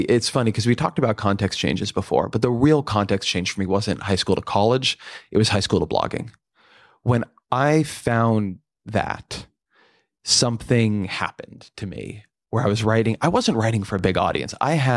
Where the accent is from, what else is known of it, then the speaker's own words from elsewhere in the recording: Irvine, California, United States; There's a guy named Kevin Drum, who was actually in my hometown of Irvine, California.